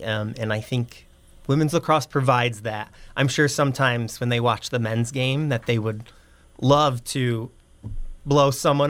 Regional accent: New Buffalo, Michigan, United States; I grew up in New Buffalo, Michigan.

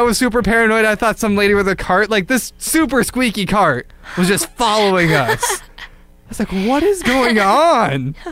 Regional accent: Tacoma, Washington, United States; so where are you from? All this, very obvious information that's actually on my Facebook if you're just a look. Just, Tacoma.

